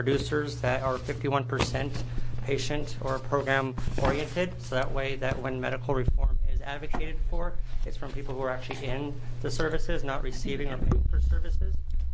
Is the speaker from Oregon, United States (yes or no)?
yes; Springfield, Oregon, United States; I come from Springfield, Oregon, Lane County.